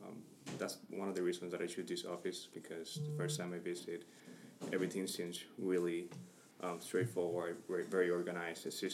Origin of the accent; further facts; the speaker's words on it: Puerto Rico; As you said, I'm from Puerto Rico.